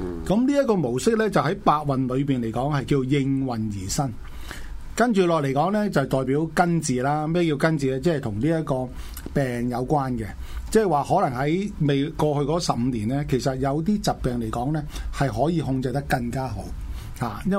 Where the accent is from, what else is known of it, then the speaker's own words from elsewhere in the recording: China; 我哋中國人有一句話咧，就話叫做欺山就莫欺水啊嘛